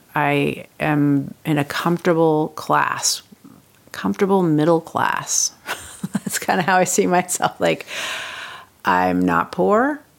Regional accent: Vermont, United States; And also, I was from Vermont, which also had a class assumption.

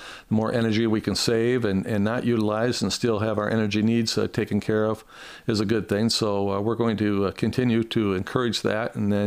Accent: Battle Creek, Michigan, United States; I grew up in Battle Creek. I graduated from Battle Creek Central and went to Keller Community College.

